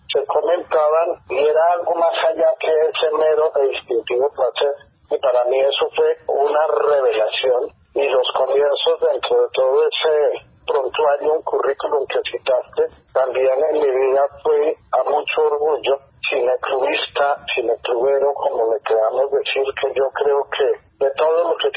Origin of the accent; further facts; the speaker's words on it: Bogotá, Colombia; Yo soy muy bogotano